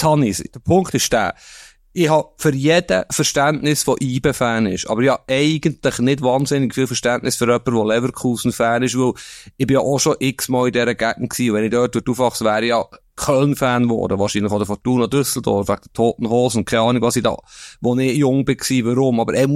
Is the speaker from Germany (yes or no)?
no; Bern, Switzerland; ich komme aus Bern